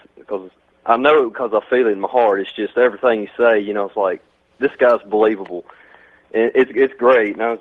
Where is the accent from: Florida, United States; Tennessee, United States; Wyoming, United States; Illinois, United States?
Tennessee, United States; I'm from Tennessee, by the way.